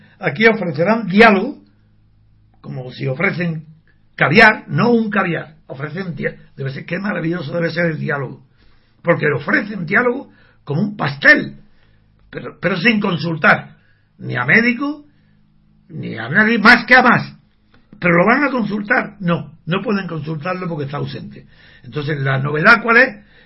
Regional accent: Spain; porque yo soy español y estoy acostumbrado a entender lo que significa el idioma español

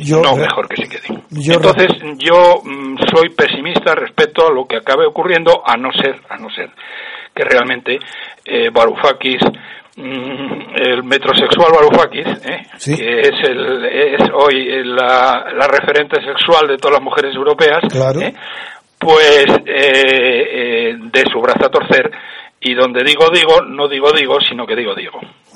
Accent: Salamanca, Castile and León, Spain; como dirían en mi pueblo, en Salamanca

